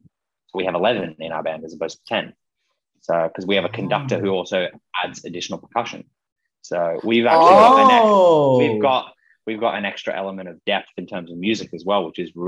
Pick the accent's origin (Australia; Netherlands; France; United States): Australia; the funny thing is I'm Australian, but I haven't seen the original Australian production.